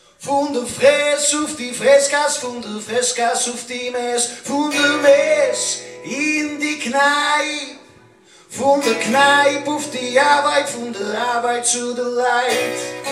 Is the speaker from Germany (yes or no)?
yes; Mannheim, Baden-Württemberg, Germany; Ich komme aus Mannheim